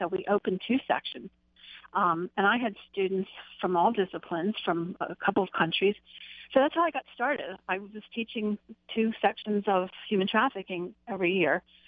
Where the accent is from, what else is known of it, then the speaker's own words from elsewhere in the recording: Philadelphia, Pennsylvania, United States; And actually, I'm from the Philadelphia area, and I'm a mental health nurse.